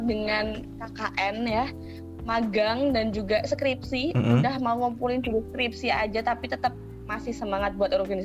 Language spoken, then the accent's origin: Indonesian; Yogyakarta, Special Region of Yogyakarta, Indonesia; accent: medok; Terus aku asalnya dari Jogja ya, asli Jogja gitu. Kalau misal nanti ada suara rada medok gitu ya, karena aku asli Jogja begitu.